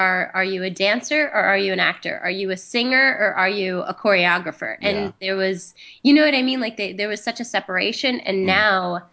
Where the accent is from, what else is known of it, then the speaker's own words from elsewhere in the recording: Mahopac, New York, United States; I'm originally from Mayapack, New York. It's like a small town about an hour north of New York City.